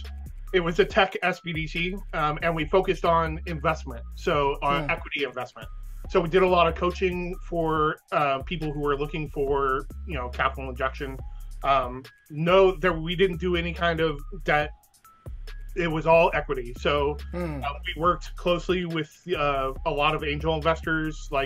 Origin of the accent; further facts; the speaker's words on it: San Bernardino, California, United States; I grew up in the Inland Empire. My first informative years were in downtown San Bernardino. Me and my dad both, we lived right next to like St. Bernardine's down there.